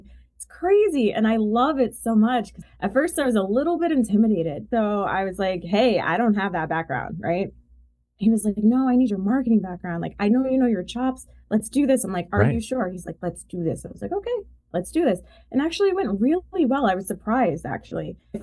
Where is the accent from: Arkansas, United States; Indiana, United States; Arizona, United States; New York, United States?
New York, United States; moved away; also born or lived in Northern California / Boston; I was born in New York. I spent half my life in New York. Then I moved to Northern California, and then I went to Boston for school.